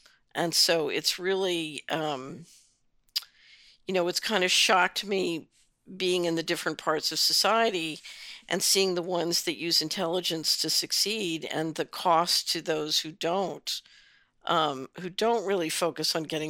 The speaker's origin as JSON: {"language": "English", "town": "Philadelphia", "region": "Pennsylvania", "country": "United States", "tie": "born or raised there", "said": "when I was growing up in Philadelphia"}